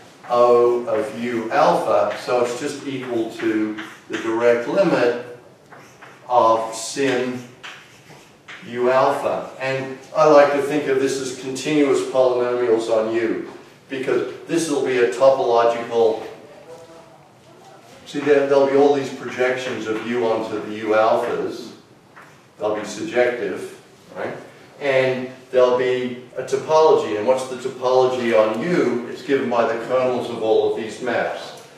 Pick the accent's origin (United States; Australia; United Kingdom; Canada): Australia; I come from Australia, so everything's up here.